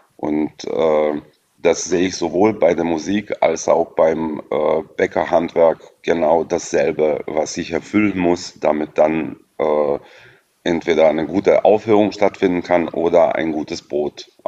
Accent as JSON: {"language": "German", "region": "Eastern Croatia", "country": "Croatia", "tie": "born or raised there", "said": "Ich bin im Osten Kroatiens geboren und aufgewachsen in einer kleinen Stadtortschaft. Wir wohnten richtig am Rande der Stadt"}